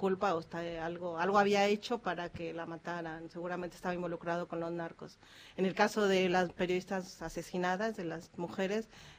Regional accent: Mexico City, Mexico; now in Argentina; Yo soy de la Ciudad de México, sí.

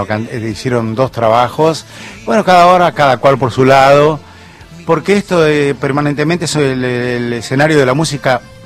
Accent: Tucumán, Argentina; Cuando vine de Tucumán, vine a Ezeiza.

